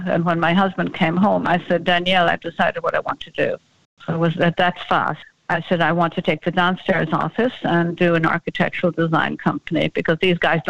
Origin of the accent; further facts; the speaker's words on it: Ireland; And he said, are you the English designer? And I said, no, I'm the Irish designer.